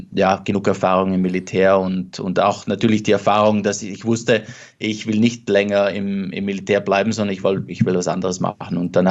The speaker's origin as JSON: {"language": "German", "region": "Trentino-Alto Adige", "country": "Italy", "tie": "born or raised there", "said": "Also ich habe natürlich dort, wo ich aufgewachsen bin, also jetzt Südtirol"}